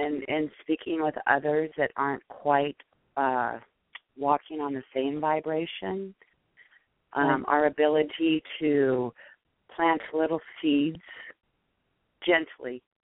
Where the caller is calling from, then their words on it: Seattle, Washington, United States; I'm calling from Seattle, Washington.